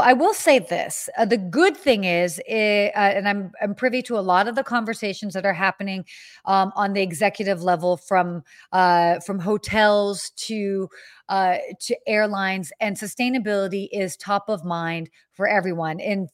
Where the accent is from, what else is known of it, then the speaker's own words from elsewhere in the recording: Allentown, Pennsylvania, United States; born there; I'm not from there. Okay. I was born in Allentown, Pennsylvania.